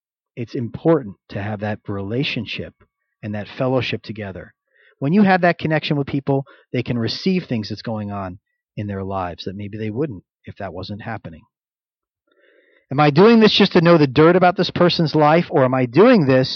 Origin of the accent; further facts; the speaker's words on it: Florida, United States; I'm from Florida. I like warmer weather. I can handle coastal Georgia. It's not so much more north of Florida.